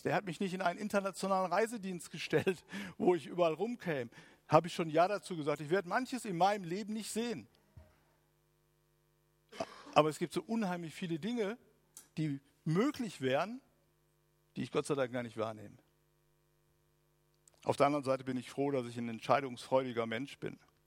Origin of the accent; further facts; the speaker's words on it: Essen, North Rhine-Westphalia, Germany; Ich komme aus der Zeit, wo es tatsächlich in einer Großstadt für Essen in meiner Kindheit nur Tante-Emma-Läden gab.